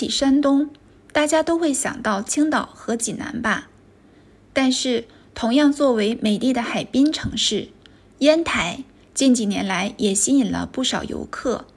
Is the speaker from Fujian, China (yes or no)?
no; Yantai, Shandong, China; Japanese is a second language; 中国山東省、煙台出身です。